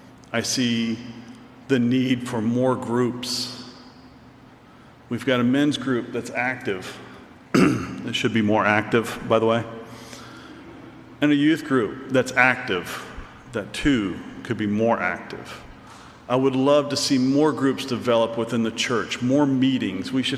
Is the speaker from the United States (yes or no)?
yes; South Carolina, United States; I'm from South Carolina. We hunt hogs because we have to.